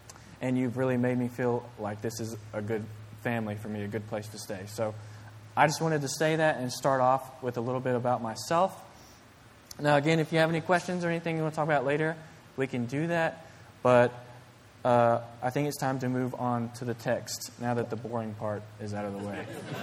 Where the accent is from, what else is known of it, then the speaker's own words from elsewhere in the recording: Bible Belt, United States; And I grew up in the Bible Belt, and so I was surrounded by Christians